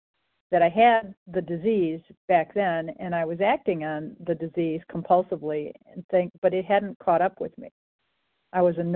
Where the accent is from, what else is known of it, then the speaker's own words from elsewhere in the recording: Michigan, United States; recovered compulsive eater. I'm from Michigan.